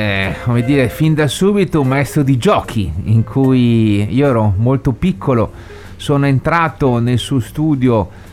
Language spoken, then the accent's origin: Italian; Milan, Lombardy, Italy; born there; moved away as an adult; now in Sardinia, Italy; anche se sono nato a Milano, la mia balia, la mia tata che mi ha dato il latte era sarda, di Sassari